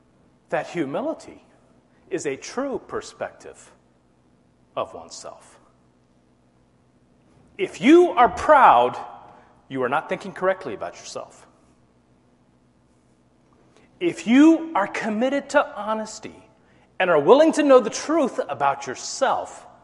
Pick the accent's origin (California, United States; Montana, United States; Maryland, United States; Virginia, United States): Virginia, United States; I grew up in Virginia, the south of the border. Only son in a family of four, three sisters.